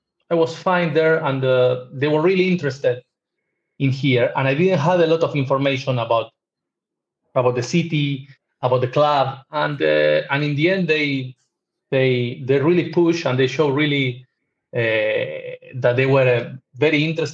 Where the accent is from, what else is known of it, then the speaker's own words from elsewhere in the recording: Argentina; also born or lived in Barranquilla, Colombia; So from four brothers and a sister that I have, me and my sister were born in Barranquilla. After we came back to Argentina.